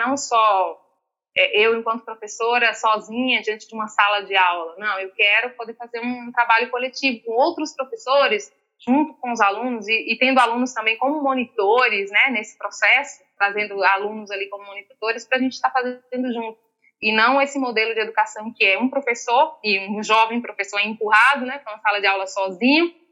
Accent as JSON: {"language": "Portuguese", "town": "Boninal", "region": "Bahia", "country": "Brazil", "said": "Porque eu sou de uma comunidade rural muito próxima dali. Eu sou da comunidade da Duas Passagens, que fica a cerca de 15 quilômetros da cidade de Boninal."}